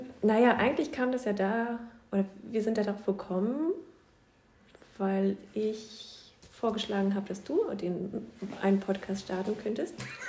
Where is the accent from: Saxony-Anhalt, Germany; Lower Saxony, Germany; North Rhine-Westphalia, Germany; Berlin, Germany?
Berlin, Germany; Aber auf jeden Fall sind es Erinnerungen an Berlin, Also mein Geburtsort und der Ort, die Stadt, in der ich aufgewachsen bin.